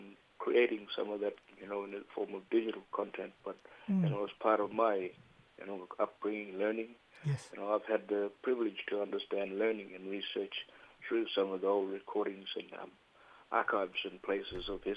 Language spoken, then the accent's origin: English; Western Australia, Australia; My mob is Ngarumo mob, and I come from the Pilbara region of Western Australia.